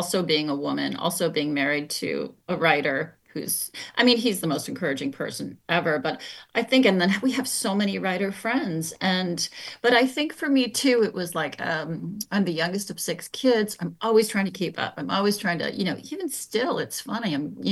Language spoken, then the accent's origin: English; Canada; The walls were dirty, everything was dirty and yucky, and I came from Canada